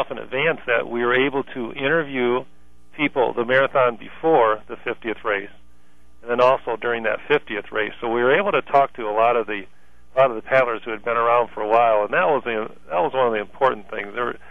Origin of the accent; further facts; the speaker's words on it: Grayling, Michigan, United States; yes, I was born in Grayling. I'm a native of Grayling.